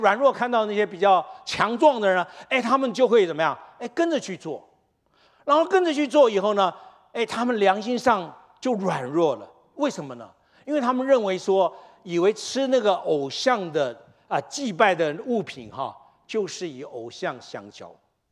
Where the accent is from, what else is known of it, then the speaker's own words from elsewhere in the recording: China; 我们中国人哎，在后面，这老公走在前面，老婆走在后面啊